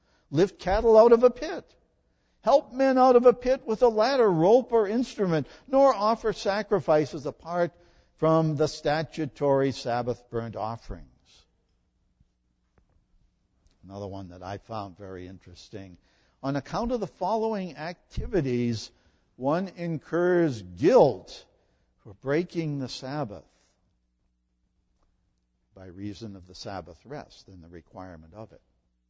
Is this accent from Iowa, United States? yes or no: no; Massachusetts, United States; And I can remember in my hometown in Massachusetts, there was a Jewish community around where we lived.